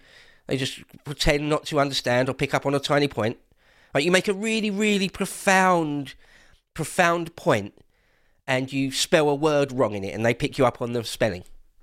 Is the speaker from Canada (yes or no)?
no; England, United Kingdom; now in Wiltshire, United Kingdom; I'm an Englishman. I live in Wiltshire.